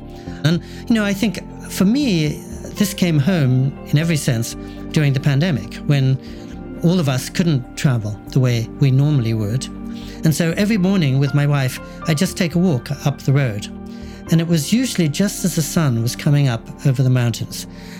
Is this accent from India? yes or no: yes; India; I'm Indian by birth and 100% Hindu by birth